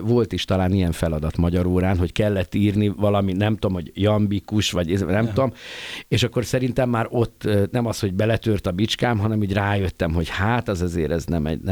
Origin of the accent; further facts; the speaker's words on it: Budapest, Hungary; Én a Terézvárosban nőttem fel, a Király utcában, Király utca Akászfa sarkán.